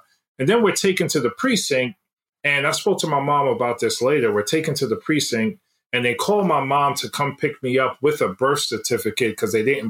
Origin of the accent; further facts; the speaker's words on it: New York City, New York, United States; so I'm born and raised on the Upper East Side, East Harlem section of Manhattan. Went to public schools my entire life, lived in the projects and rent-stabilized apartments.